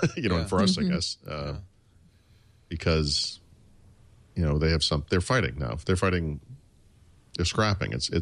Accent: Dedham, Massachusetts, United States; I grew up in Dedham, and I moved back, and it's interesting to watch my childhood be destroyed in front of me.

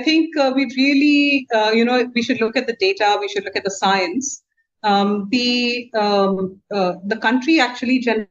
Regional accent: Odisha, India; now in Calcutta, India; I'm from Orissa, I'm currently living in Calcutta

